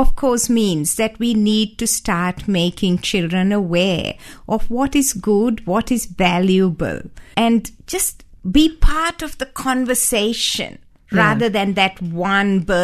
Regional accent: Sri Lanka; Yeah, it's partly based on my growing up in Sri Lanka.

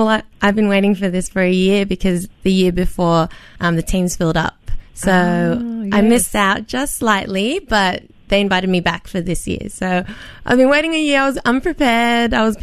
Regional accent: Australia; I am Aussie.

